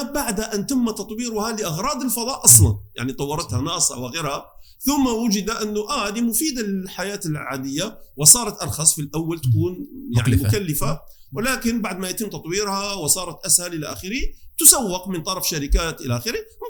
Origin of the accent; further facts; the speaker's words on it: Algeria; born there; وأنا يعني مولود في الجزائر ولي بيت في الجزائر وانتقل إلى الجزائر